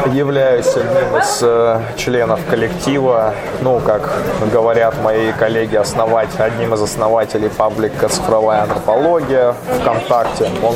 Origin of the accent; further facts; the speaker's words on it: Chelyabinsk, Chelyabinsk Oblast, Russia; а я, собственно, из Челябинска